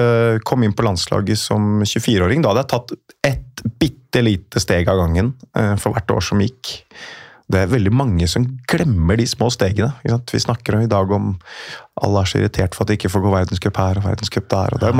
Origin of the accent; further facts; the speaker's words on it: Oslo, Norway; born there; jeg er født på Oslo Vest